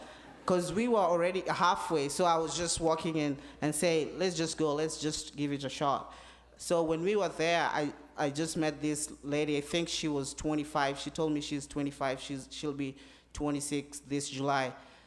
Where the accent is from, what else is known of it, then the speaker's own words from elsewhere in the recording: Kenya; from Kenya. This is my second year.